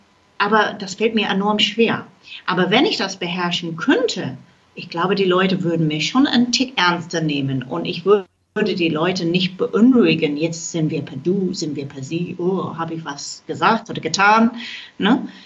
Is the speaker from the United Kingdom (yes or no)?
yes; England, United Kingdom; German is a second language; Ich meine, die Engländer haben diesen Ruf, dass wir super spießig sind.